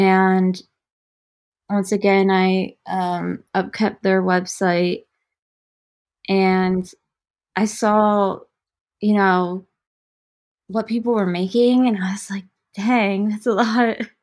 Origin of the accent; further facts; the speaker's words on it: Philadelphia, Pennsylvania, United States; I'm from Philly, the home of Gritty